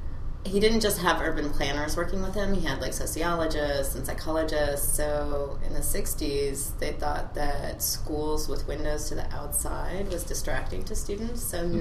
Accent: Columbia, Maryland, United States; born there; I was born in Columbia, Maryland, which is sort of this James Rouse utopia

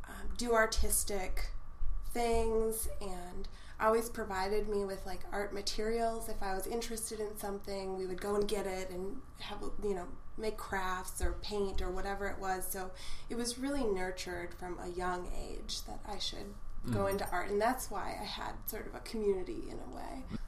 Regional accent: Franklin Township, Wisconsin, United States; Sure. Yeah, I grew up in Franklin Township, Wisconsin

